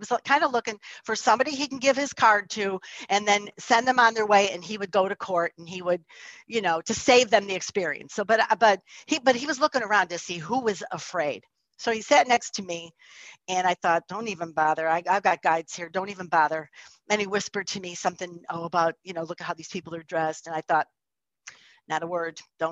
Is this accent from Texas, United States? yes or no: no; Chicago, Illinois, United States; So I'm from Chicago. So when I go to court, I put a suit on.